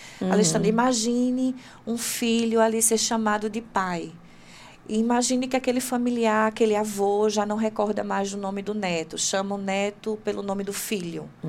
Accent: Recife, Pernambuco, Brazil; Eu lembro de uma história de um médico... muito renomado lá da minha cidade de Recife.

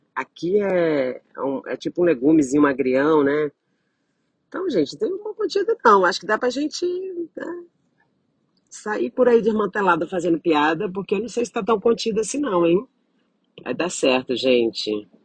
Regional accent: Piauí, Brazil; born there; Bom, eu sou nordestina, nasci no Piauí

